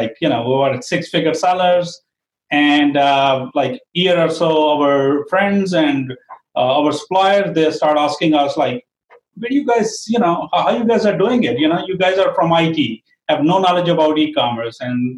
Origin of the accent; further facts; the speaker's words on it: Long Island, New York, United States; I am from Long Island, New York